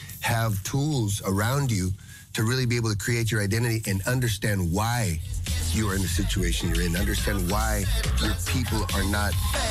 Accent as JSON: {"language": "English", "town": "San Diego", "region": "California", "country": "United States", "tie": "born or raised there", "said": "That song was written as a reaction of a lot of things that were happening here in San Diego, my hometown, and along the border of the United States."}